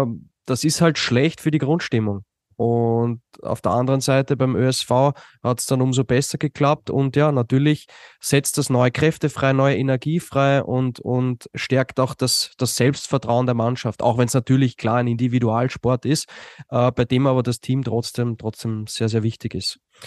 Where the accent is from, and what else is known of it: Austria